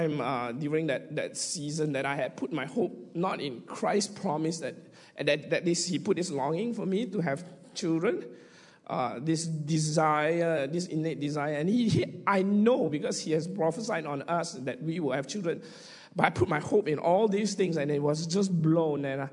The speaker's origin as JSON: {"language": "English", "country": "Malaysia", "said": "So because she's Singaporean, I'm Malaysian, not all the local ones want to give us."}